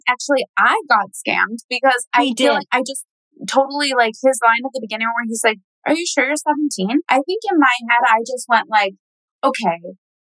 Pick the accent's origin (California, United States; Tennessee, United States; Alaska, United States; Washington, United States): Tennessee, United States; because growing up in Tennessee